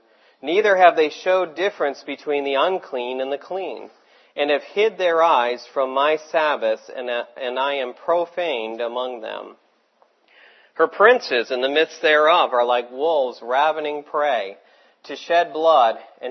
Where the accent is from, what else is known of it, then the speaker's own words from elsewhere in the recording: United States; accent: American; But they heard my American accent, and they were, I was just stupid, you know.